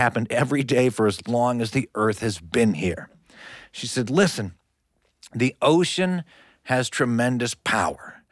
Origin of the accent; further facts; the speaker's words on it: West Virginia, United States; No, I grew up in West Virginia. The freshest seafood I ever had was canned salmon.